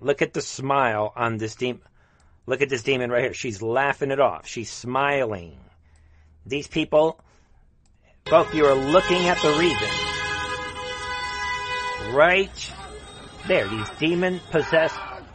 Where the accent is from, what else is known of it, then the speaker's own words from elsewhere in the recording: Bronx, New York, United States; you could say because maybe I was raised in the Bronx.